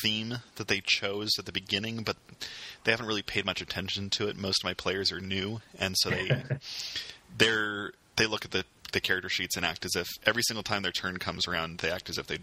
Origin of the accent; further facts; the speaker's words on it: Spokane, Washington, United States; moved away; this is coming out only a month before I move back to Spokane, Washington, my hometown.